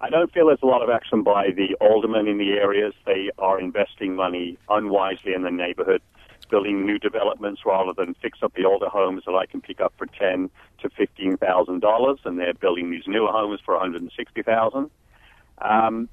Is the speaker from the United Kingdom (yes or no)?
yes; England, United Kingdom; now in St. Louis, United States; I'm actually from England. I'm of Indian descent.